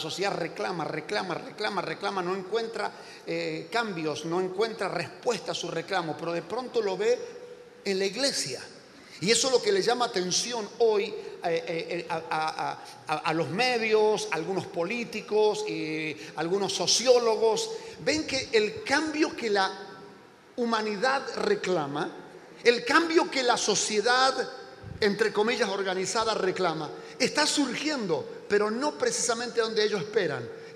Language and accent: Spanish; San Rafael, Mendoza, Argentina; vengo de San Rafael, es Mendoza, por supuesto, es la segunda ciudad de la provincia.